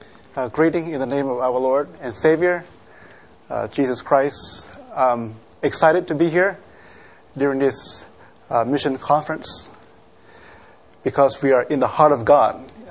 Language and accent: English; Bangkok, Thailand; I was born and raised in Bangkok, and my burden and my great desire is to return back to Bangkok.